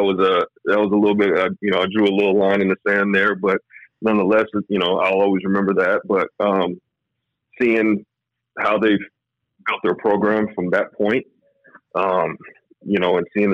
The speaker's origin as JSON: {"language": "English", "region": "West Coast", "country": "United States", "tie": "born or raised there", "said": "obviously, I grew up on the West Coast"}